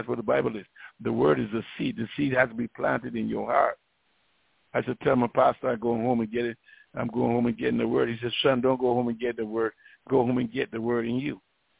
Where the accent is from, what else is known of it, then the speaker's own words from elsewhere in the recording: Barbados; I remember when I got baptized, because I got sprinkled back in Barbados, my home country.